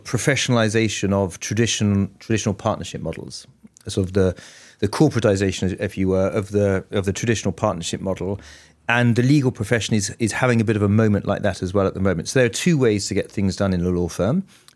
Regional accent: England, United Kingdom; now in United States; I don't look at myself as an Englishman in New York or California. I look at myself as a European who's adapted to the US and loving it out there.

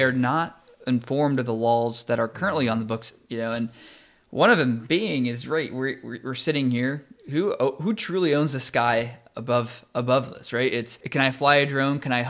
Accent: Arlington, Ohio, United States; I grew up here in Hancock County, just south of Findlay in a small town called Arlington.

